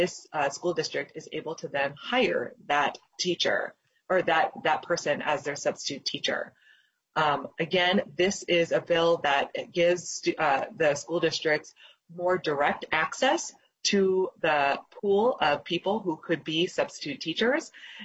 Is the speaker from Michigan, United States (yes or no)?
no; Austin, Minnesota, United States; I heard from both my hometown in Austin